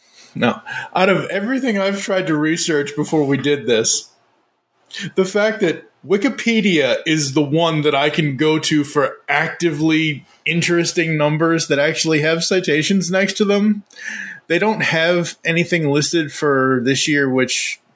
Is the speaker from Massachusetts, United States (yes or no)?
yes; Boston, Massachusetts, United States; I bow before your New Yorkness, but I'm a Bostonian, damn it.